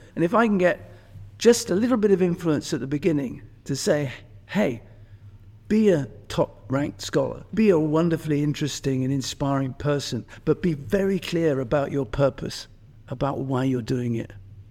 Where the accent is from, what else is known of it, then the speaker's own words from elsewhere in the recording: England, United Kingdom; I grew up in Britain. She arrived before I was born and never went home. We were British and English and so forth.